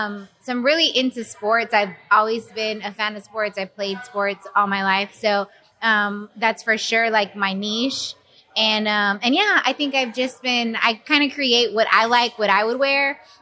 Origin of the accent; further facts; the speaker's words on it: Houston, Texas, United States; I'm from Houston. I went to school here in Houston.